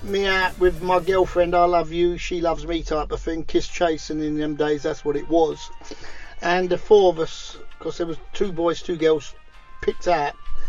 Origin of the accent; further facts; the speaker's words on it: Bethnal Green, London, United Kingdom; I was born and bred in Bethnal Green.